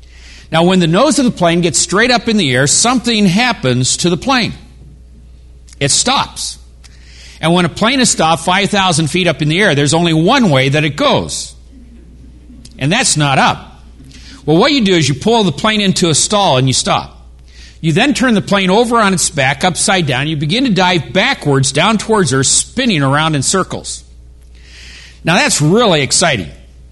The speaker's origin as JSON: {"language": "English", "town": "Long Beach", "region": "California", "country": "United States", "tie": "born or raised there", "said": "I grew up in Southern California, in Long Beach, California."}